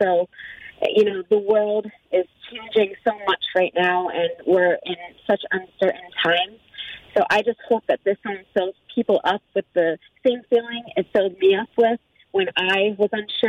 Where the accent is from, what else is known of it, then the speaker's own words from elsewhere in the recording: New York City, New York, United States; send love to my hometown. I miss New York a lot, and, you know, my roots are there. You know, it's made me who I am today.